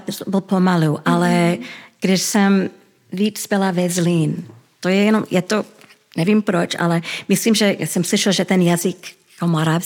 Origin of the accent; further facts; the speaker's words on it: Ottawa, Ontario, Canada; born there; Czech is a second language; my jsme všechny narodili v Kanadě, v Ottawa. Moje starší sestra a já, my jsme mluvili česky jako první jazyk.